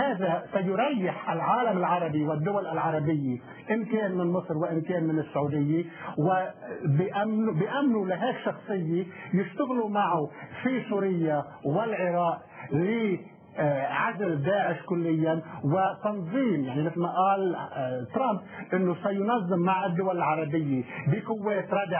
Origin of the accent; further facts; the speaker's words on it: Lebanon; now in United States; اليوم نحن كلبنانيين في الولايات المتحدة